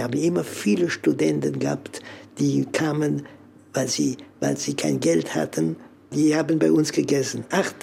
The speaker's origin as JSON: {"language": "German", "town": "Strasbourg", "region": "Grand Est", "country": "France", "tie": "born or raised there", "second_language": "German", "said": "Und ich bin in Straßburg geboren, deshalb spreche ich auch etwas Deutsch. Und dann bin ich in Elsass erzogen"}